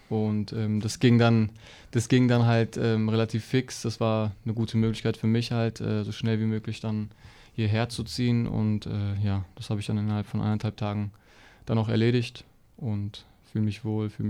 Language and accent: German; Münster, Germany; Ja, ich bin ja aufgewachsen in Münster und bin dann erst ab der B-Jugend dann zu damals LR Aalen gegangen, habe da 2 Jahre dann gespielt, bin dann nach Wolfsburg gegangen und nach einem Jahr zurück nach Münster